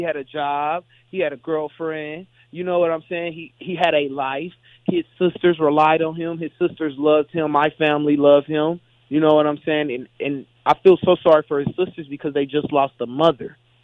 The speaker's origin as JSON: {"language": "English", "town": "Dayton", "region": "Ohio", "country": "United States", "tie": "born or raised there", "moved": "as an adult", "lives_now": "Los Angeles, United States", "said": "I'm from Dayton, Ohio. I was born and raised in Dayton, Ohio. I recently moved out of Dayton 3 years ago"}